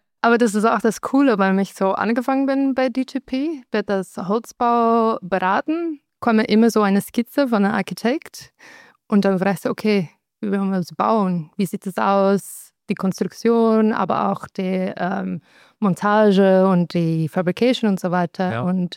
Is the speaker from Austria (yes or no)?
no; Belgium; German is a second language; Ich komme aus Belgien, ist flämisch